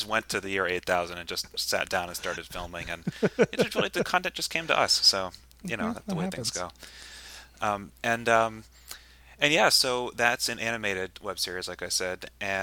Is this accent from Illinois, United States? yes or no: no; Boston, Massachusetts, United States; I'm from Boston, so for me it's Drive-In Horror Show.